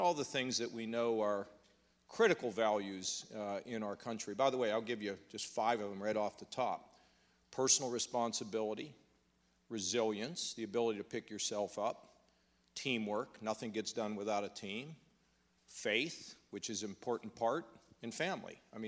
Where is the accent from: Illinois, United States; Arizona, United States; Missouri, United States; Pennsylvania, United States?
Pennsylvania, United States; McKees Rocks; I grew up in Pittsburgh, a little town outside of Pittsburgh called McKees Rocks. My father carried mail on his back, delivered mail to our house.